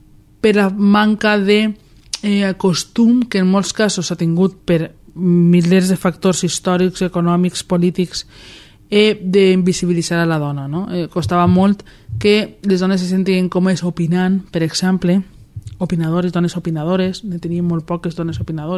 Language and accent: Catalan; Torrent, Valencian Community, Spain; Vaig néixer a València, però em considero des del primer moment torrentina, i pràcticament és la ciutat en la que he viscut tota la meva vida.